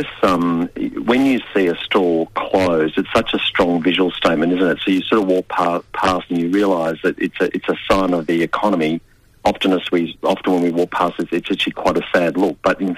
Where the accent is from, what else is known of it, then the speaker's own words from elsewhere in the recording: Sunshine, Victoria, Australia; when I was growing up in Sunshine in Victoria, St Albans is the next suburb.